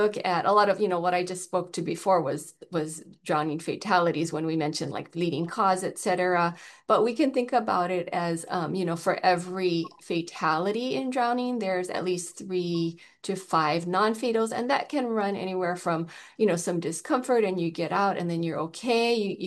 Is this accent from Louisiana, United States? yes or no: no; Hawaii, United States; So yeah, I'm from Maui.